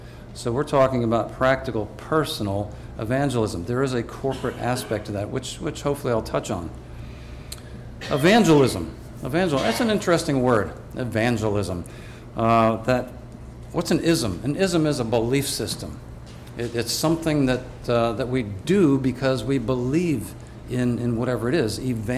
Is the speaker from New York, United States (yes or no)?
yes; New York, United States; I grew up in New York State, so I grew up with that, and it's just a time of year that we look forward to for several reasons.